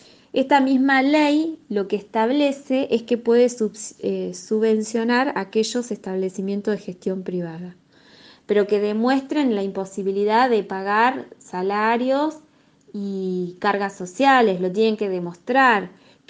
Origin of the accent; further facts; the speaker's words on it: Mar del Plata, Buenos Aires Province, Argentina; pero vengo de Mar del Plata, soy de Mar del Plata y conozco cada uno de los establecimientos de gestión privada.